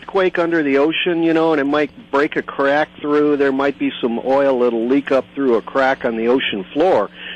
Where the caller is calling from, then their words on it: California, United States; I'm calling from California.